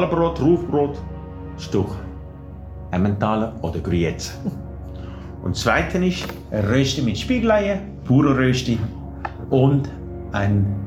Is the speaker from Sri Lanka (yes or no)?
yes; Sri Lanka; moved away as an adult; now in Zurich, Switzerland; in Sri Lanka bin ich aufgewachsen. Ich bin ein Tamil. Ich bin am 5. Dezember 1983 in Zürich gelandet.